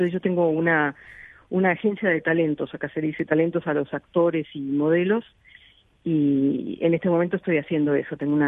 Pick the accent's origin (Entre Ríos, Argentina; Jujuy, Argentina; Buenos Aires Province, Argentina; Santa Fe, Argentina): Buenos Aires Province, Argentina; Adrogué; Mira, yo cuando vivía en Argentina de chica, vivía en Adrogué